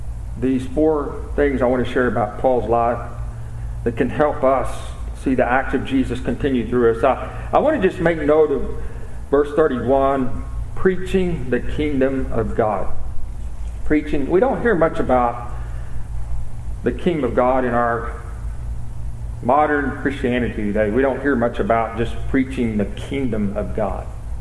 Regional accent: United States; I'm thankful that I am American, don't get me wrong

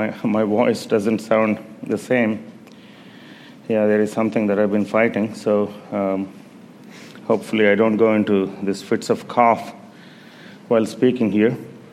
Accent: India; growing up in India, India is, as you know, is a very religious nation

